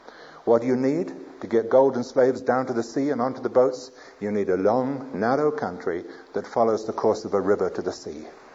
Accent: United Kingdom; I can say that because I'm British.

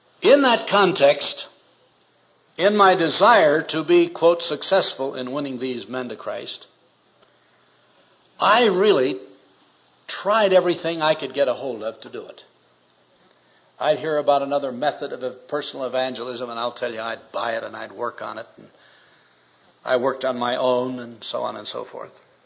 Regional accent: North Dakota, United States; Now, I should tell you that I grew up in North Dakota thinking the church was for old people, women, and children, that men didn't go to church.

